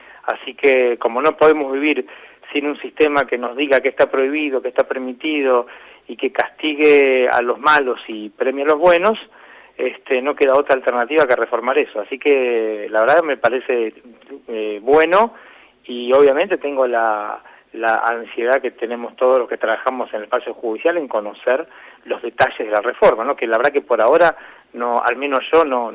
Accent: Argentina; yo como trabajador del sistema judicial y como tantos argentinos

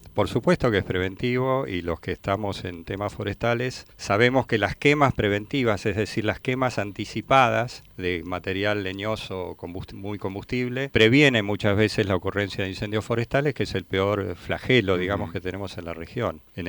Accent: Argentina; como vecinos y como ciudadanos argentinos

